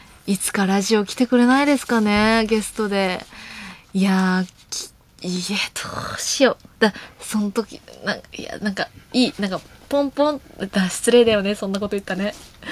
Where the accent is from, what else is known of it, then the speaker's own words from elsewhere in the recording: Tohoku, Japan; 東北出身ですって言った薄いつながりしかないこんな私なんですけど